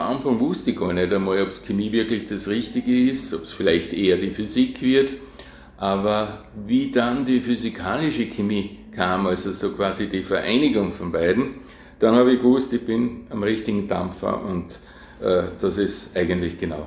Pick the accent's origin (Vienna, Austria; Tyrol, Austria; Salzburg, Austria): Salzburg, Austria; Ja, ich bin gebürtiger Salzburger und bin Realgymnasium in Salzburg, also in die Schule gegangen.